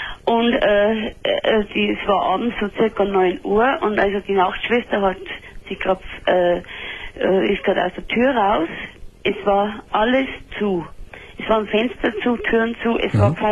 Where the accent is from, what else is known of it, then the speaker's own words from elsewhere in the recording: Bavaria, Germany; Ich komme aus Niederbayern.